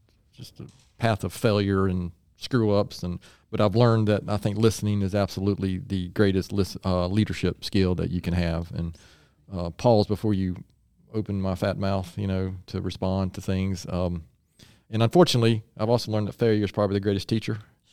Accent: North Carolina, United States; I grew up in Gaston County schools and grew up here, so I went to school for a few years, but came back

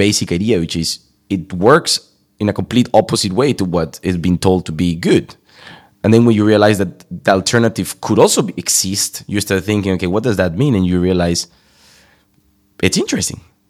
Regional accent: Colombia; English is a second language; But even though I live in Europe, I myself originally from Colombia.

